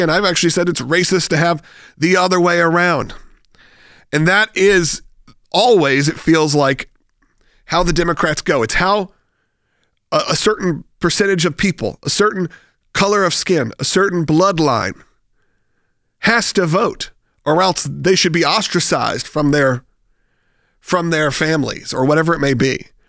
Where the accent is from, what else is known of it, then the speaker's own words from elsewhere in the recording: the South, United States; and I grew up in the South in the 80s and 90s.